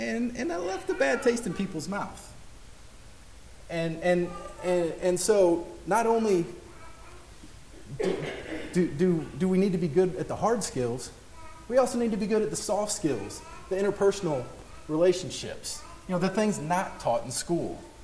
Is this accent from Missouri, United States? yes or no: yes; St. Louis, Missouri, United States; When we were, you know, I grew up in St. Louis.